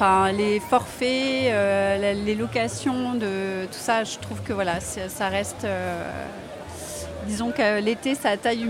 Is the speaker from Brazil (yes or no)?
no; Auvergne-Rhône-Alpes, France; On est auvergnate et on est sur Villard là actuellement